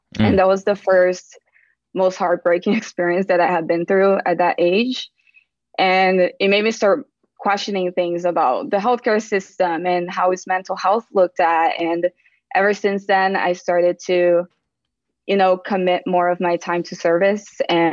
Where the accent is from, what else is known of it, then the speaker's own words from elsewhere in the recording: Brazil; I was born and raised in Brazil.